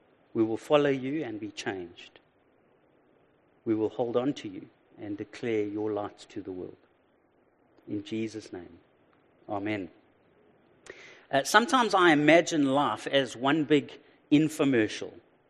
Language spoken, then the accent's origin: English; Durban, KwaZulu-Natal, South Africa; Now, I'm from Durban, and the school thing's not a big thing